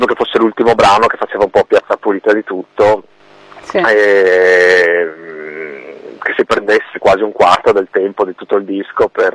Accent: Veneto, Italy; Noi veniamo dai Colli Euganei, che sì, sono 10 km da Padova, insomma.

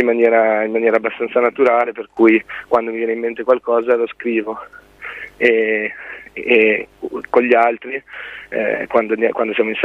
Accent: Treviso, Veneto, Italy; now in Genoa, Italy; ogni volta che ripenso a Treviso, ormai vivo a Genova da 7 anni

